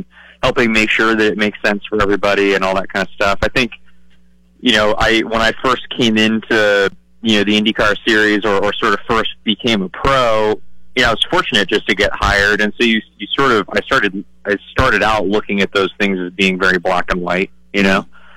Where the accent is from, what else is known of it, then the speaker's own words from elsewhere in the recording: West Coast, United States; growing up on the West Coast, you know, during that era